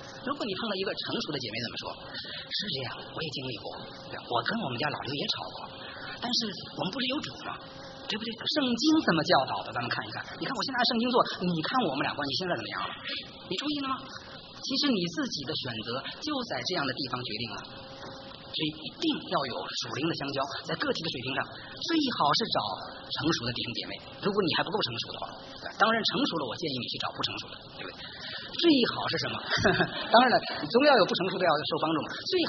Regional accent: Beijing, China; 我们北京话叫姐们

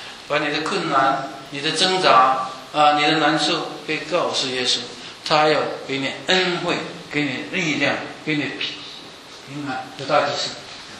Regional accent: China; now in United States; 像我们从中国来的，在美国受过苦

